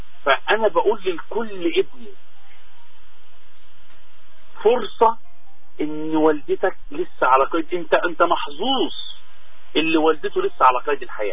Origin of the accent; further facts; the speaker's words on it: Egypt; في مثل صغير عندنا في مصر